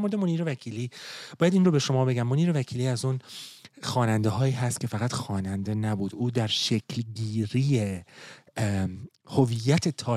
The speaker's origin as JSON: {"language": "Persian", "country": "Iran", "moved": "yes", "said": "من تا روزی که در ایران بودم درس می‌خوندم و روزی که از ایران بیرون اومدم،"}